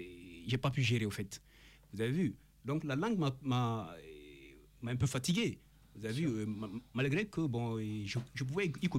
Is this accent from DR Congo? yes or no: no; Guinea; je peux le dire comme ça, parce que je viens, n'est-ce pas, de la francophonie. Voilà, je suis de la Guinée.